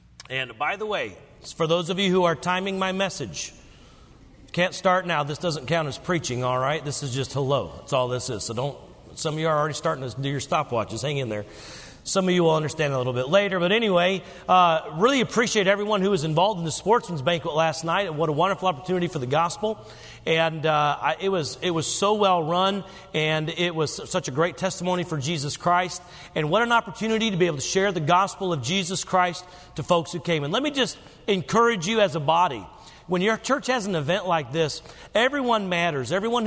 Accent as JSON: {"language": "English", "town": "Star", "region": "South Carolina", "country": "United States", "tie": "born or raised there", "said": "I grew up in Star, South Carolina. Some of you know where that is."}